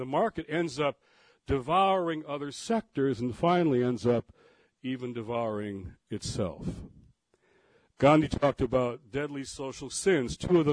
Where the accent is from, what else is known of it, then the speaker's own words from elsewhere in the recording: Detroit, Michigan, United States; last week we went to Detroit, my hometown.